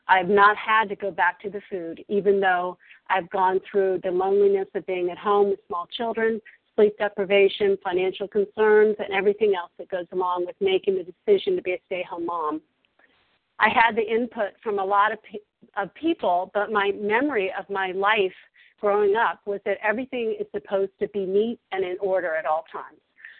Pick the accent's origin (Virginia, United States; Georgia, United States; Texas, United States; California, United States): Virginia, United States; also born or lived in Colorado; but I lived in Colorado by this point, and I'm originally from Virginia, where I am now.